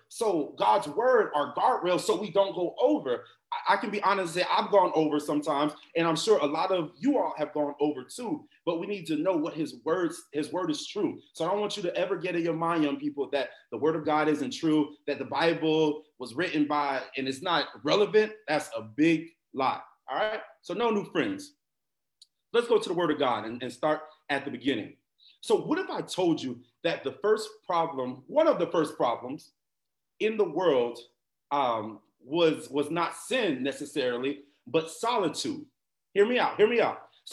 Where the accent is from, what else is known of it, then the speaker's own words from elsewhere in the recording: Miami, Florida, United States; So I'm from the United States of Miami, the greatest place on earth.